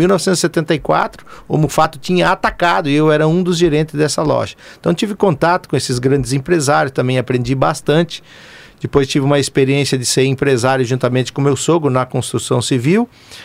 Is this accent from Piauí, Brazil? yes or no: no; Mercedes, Paraná, Brazil; born there; Eu sou nascido em Mercedes, né? E na época que era distrito de Marechal Cândido Rondon.